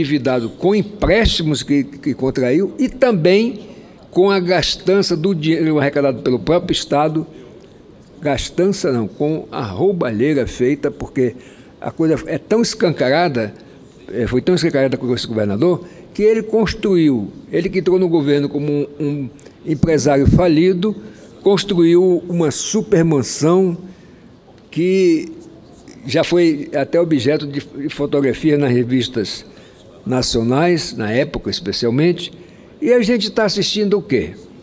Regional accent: Roraima, Brazil; eu exerci a medicina lá no meu estado natal, Roraima

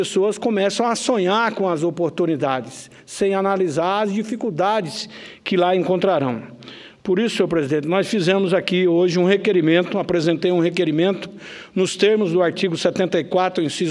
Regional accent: Mato Grosso, Brazil; no meu estado, o estado do Mato Grosso.

